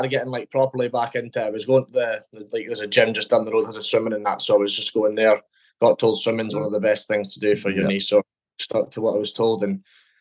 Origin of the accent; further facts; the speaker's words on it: Dundee, Scotland, United Kingdom; Well, for me, I came from Dundee